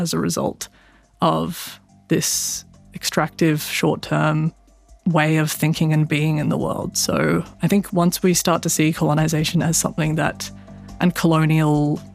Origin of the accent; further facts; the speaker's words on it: Orange, New South Wales, Australia; I'm writing a lot of stories about growing up in Orange, and, you know, I guess I want to write characters who are Indigenous